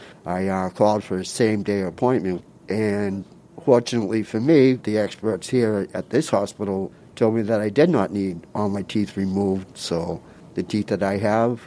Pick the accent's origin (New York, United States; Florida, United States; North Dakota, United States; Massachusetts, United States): Massachusetts, United States; Dorchester; I'm 54 years old. I'm originally from Dorchester.